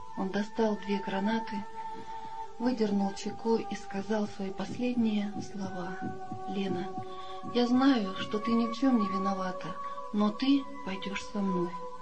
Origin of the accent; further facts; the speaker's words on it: Russia; Приехала я из России